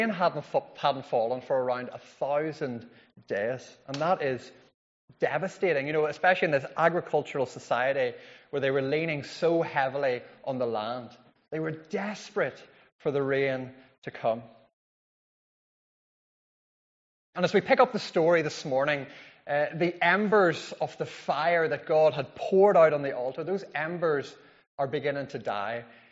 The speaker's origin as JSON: {"language": "English", "region": "Northern Ireland", "country": "United Kingdom", "tie": "born or raised there", "said": "remember that I grew up in County Fermanagh, which quite honestly sometimes feels like the rain capital of the world."}